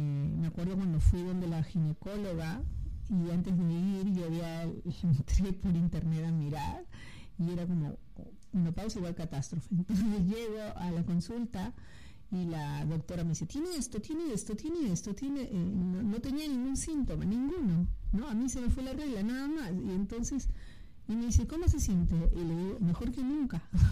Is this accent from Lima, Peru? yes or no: yes; Lima, Peru; now in Barcelona, Spain; yo soy de Lima